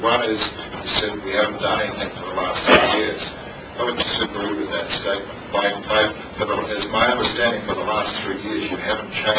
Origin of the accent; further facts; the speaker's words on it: New Zealand; Because in my home country, in New Zealand, there is this entity called the High Salaries Commission.